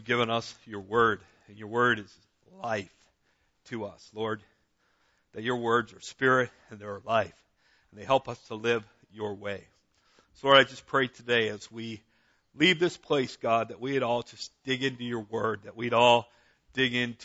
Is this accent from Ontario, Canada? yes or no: yes; Dunnville, Ontario, Canada; born there; and I was born in Dunnville. I like a good rumble.